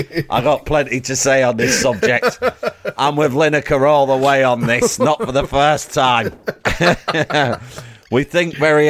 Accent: Barnes, London, United Kingdom; Well, you know I live In my hometown here in Leafy Barnes, is where he met his unfortunate end.

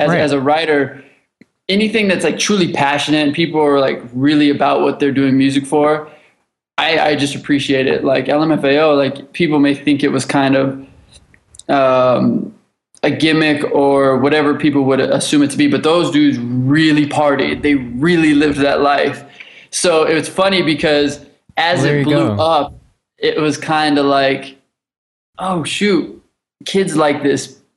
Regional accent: Los Angeles, California, United States; I grew up in Los Angeles. I grew up here my whole life.

